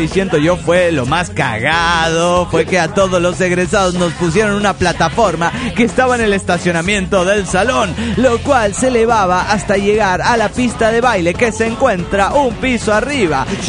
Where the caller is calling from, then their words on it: Teotihuacan, State of Mexico, Mexico; de Teotihuacán, México.